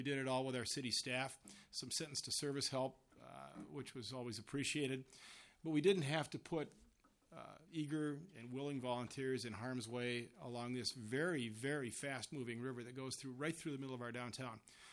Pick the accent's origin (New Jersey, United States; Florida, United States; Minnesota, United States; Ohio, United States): Minnesota, United States; Granite Falls; I'm from Granite Falls. I'm the mayor of Granite Falls.